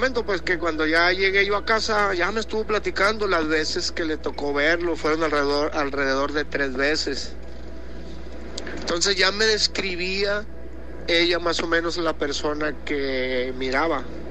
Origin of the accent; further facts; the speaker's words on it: Culiacán, Sinaloa, Mexico; soy de Culiacán.